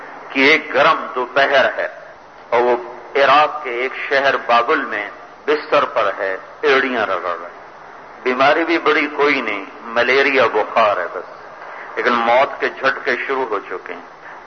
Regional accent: Multan, Punjab, Pakistan; میرا ضلع ملتان ہے

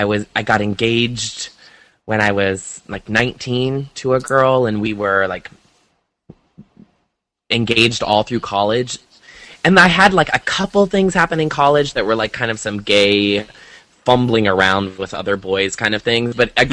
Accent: Iowa, United States; Well, I grew up in Iowa, and I always lived in very, very small towns

